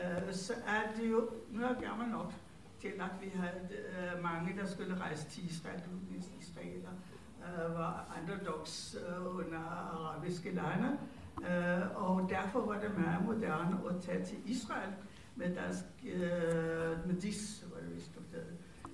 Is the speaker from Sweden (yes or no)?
yes; Sweden; Altså jeg er svensker